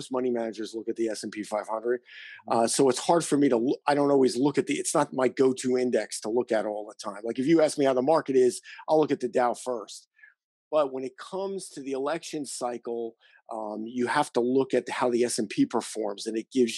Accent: New York City, New York, United States; I'm a big Trump fan because I'm fundamentally a New Yorker and from the 1970s when New York was kind of a different place than it is now.

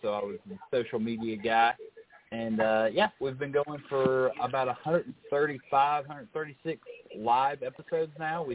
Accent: Kentucky, United States; We're both from Kentucky originally, so it's always nice to go back up there any opportunity we have just to see friends and family and just be in Kentucky again.

